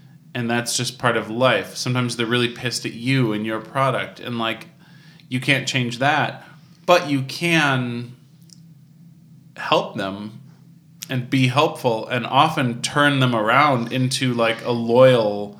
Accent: Ohio, United States; Yeah, I guess I'm from Ohio, and it's not that close, but close enough.

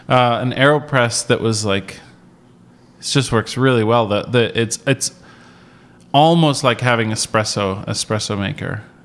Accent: Cleveland, Ohio, United States; Okay. That's cool. I'm from Cleveland, so yeah.

